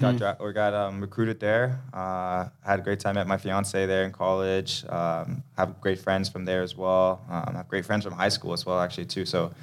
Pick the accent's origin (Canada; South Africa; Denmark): Denmark; now in United States; I mean, I grew up in Denmark, so it's cold weather there too.